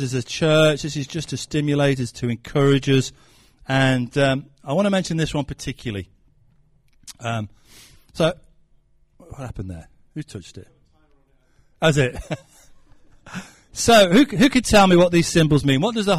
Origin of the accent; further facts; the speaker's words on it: Stoke-on-Trent, West Midlands, United Kingdom; I come from Stoke and I'm proud, even though we are not doing too well at football at the moment.